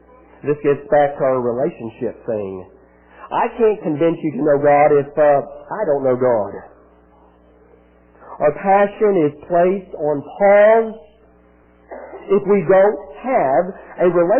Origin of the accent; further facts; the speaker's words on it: United States; I'm an American. Red-blooded American.